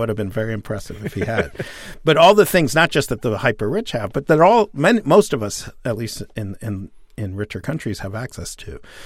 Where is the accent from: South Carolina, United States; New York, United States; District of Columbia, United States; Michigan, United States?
New York, United States; New York City; And, you know, growing up in Greenwich Village when, I mean, yes, there were drugs and crime and I got mugged three times before I turned 11